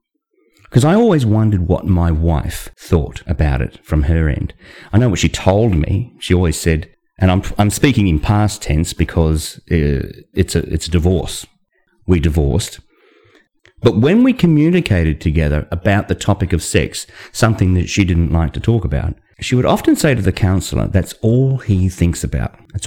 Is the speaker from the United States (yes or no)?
no; Western Australia, Australia; author, calling to you all the way from the Dirty Rabbit Hole podcast in Western Australia. Yep, that's where this accent comes from. I'm an Australian